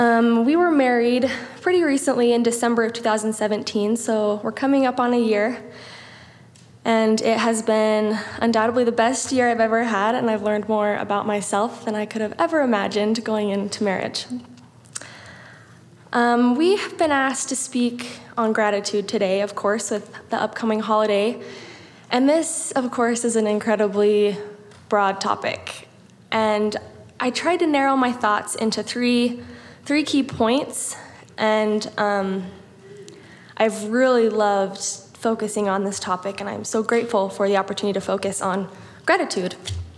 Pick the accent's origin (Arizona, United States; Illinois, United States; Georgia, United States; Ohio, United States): Arizona, United States; Gilbert; also born or lived in Virginia; I grew up in Gilbert, Arizona, right next to the Gilbert Temple, and my husband … grew up in Mapleton, Utah.